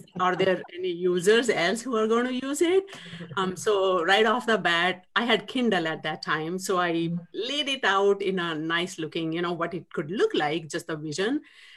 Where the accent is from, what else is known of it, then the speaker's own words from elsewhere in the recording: India; moved away as an adult; now in Seattle, United States; I was always a rebel growing up in India, always getting into trouble and stuff. So 99 moved here permanently to Seattle, Washington. We have been here since then.